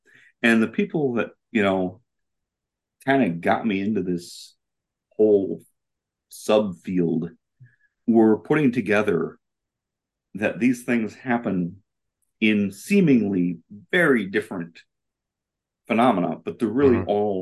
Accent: Wisconsin, United States; now in Milwaukee, United States; And so I grew up in Fond du Lac County, which is a different part of the state, and I currently live in Milwaukee.

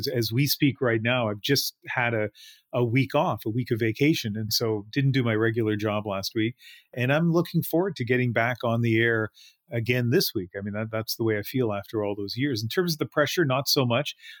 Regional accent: New Brunswick, Canada; growing up in New Brunswick when I was, I think, in junior high.

